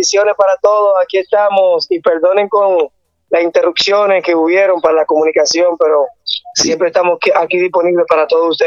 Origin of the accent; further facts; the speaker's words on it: Santo Domingo, Dominican Republic; somos aquí dominicanos, de República Dominicana, vivimos en la ciudad de Santo Domingo, exactamente aquí en la República Dominicana.